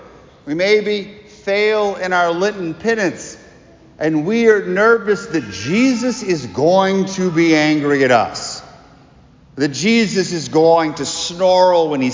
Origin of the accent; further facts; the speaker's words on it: Lafayette, United States; So I grew up a lot in Lafayette with my family going to movies.